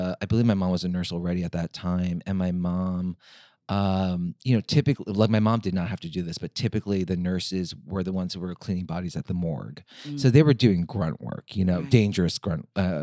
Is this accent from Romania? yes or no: no; United States; And that is so common in Korean culture, especially, and being Korean American